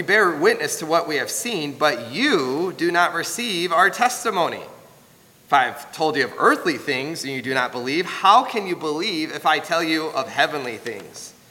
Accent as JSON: {"language": "English", "region": "Michigan", "country": "United States", "moved": "as an adult", "said": "So before I left my home state of Michigan to go into full-time ministry, I had a job with Comcast Cable."}